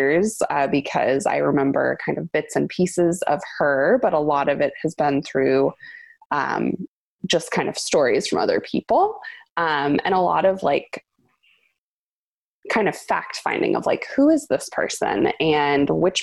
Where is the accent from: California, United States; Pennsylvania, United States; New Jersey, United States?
California, United States; San Diego; growing up in San Diego, I lost my mom when I was 6 years old